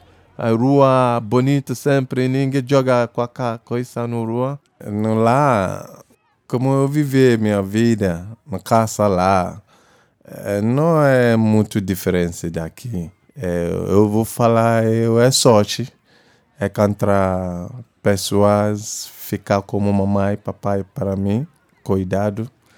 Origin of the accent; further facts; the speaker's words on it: Lagos, Nigeria; Portuguese is a second language; Minha idade é 43. Eu nasci no Lagos, cresci no Lagos, na Nigéria.